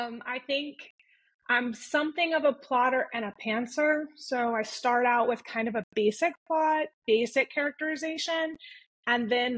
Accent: Texas, United States; moved away as an adult; now in Greece; I was born and raised in Texas, right outside of Houston, and I went to Sam Houston State University, which is in Huntsville, not very far, also a small town.

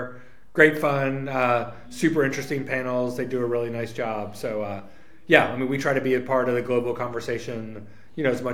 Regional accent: New York, United States; As a New Yorker, our former striker, I support New York City Football Club

